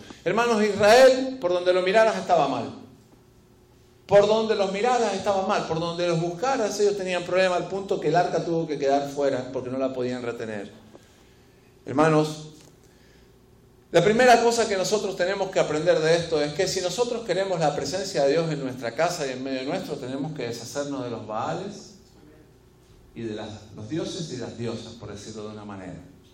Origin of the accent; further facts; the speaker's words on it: Argentina; Y yo soy argentino.